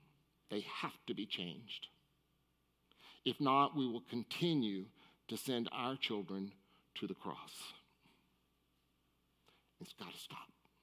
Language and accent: English; the South, United States; growing up in the South, I thought to myself, wow, God, I am really, God, I am okay with hunting rifles for sport.